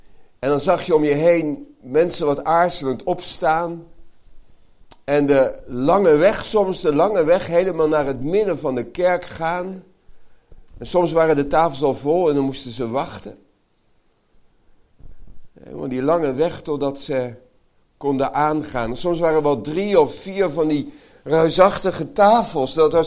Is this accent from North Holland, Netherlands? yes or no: no; Delft, South Holland, Netherlands; ik ben geboren en groot geworden in Delft.